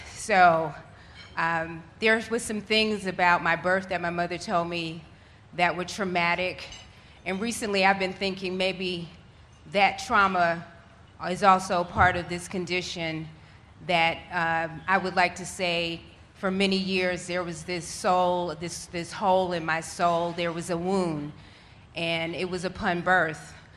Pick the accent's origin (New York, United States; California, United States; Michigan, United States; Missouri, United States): New York, United States; Brooklyn; So I grew up in Brooklyn, and for about, I would say, a good 7.5 or 8 years of my life, I lived what I felt was a very normal life